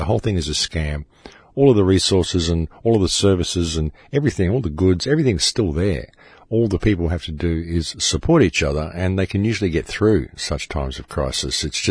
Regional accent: Australia; would fly me to Sydney and hand me over to another flight attendant who would then fly me back to my hometown.

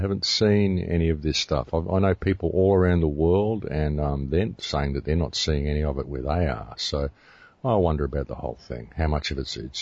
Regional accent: Australia; I mean, I come from Australia, and all of Europe is half the size of Australia.

